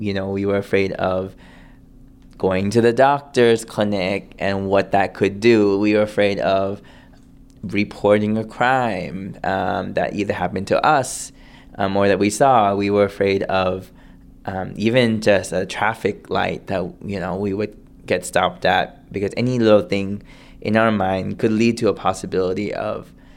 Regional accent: Milpitas, California, United States; also born or lived in Sacramento / Berkeley; I grew up in Milpitas, then Sacramento, Berkeley.

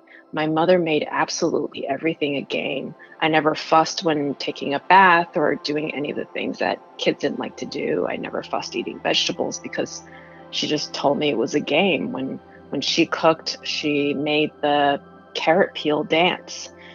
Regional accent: Shijiazhuang, Hebei, China; I was born in North China in a town called Shijiazhuang, just 2-3 hours outside of Beijing. And that's where many of my mother's family lived. And my dad's family lived not too far away.

